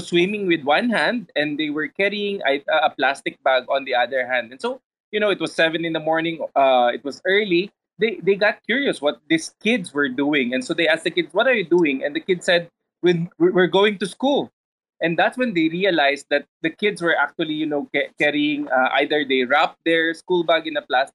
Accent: Mindanao, Philippines; I'm from the Philippines. I'm actually born in the south of the Philippines.

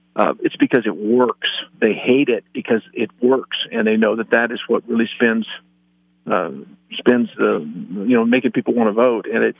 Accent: California, United States; moved away; You know, I'm from California, but I left California to get away from that socialist state

